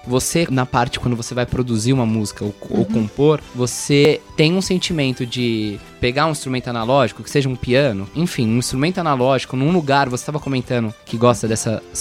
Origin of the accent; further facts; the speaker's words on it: Brazil; porque eu moro aqui, né? Sou brasileiro, afinal.